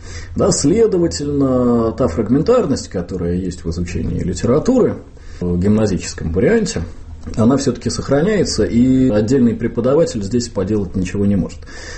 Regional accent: Sestroretsk, Saint Petersburg, Russia; я преподавал в самой обычной петербургской школе, в пригороде, где я вырос, в Сестрорецке.

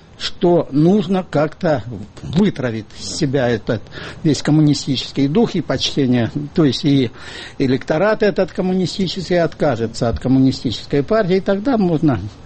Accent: Synelnykove, Dnipropetrovsk Oblast, Ukraine; в моем родном городе Синельниково, Днепропетровской области.

